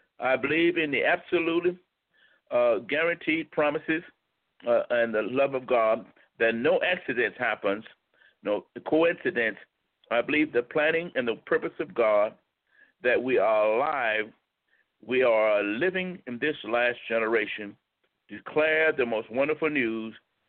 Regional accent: United States; born there; because I'm an American and I'm born in America, and I happen to be a black American

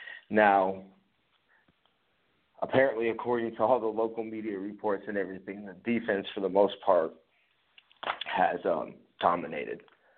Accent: San Jose, California, United States; I've grown up and was born and raised in the Bay Area in San Jose, so you hardly ever really hear anybody out here say 49ers. We all say Niners.

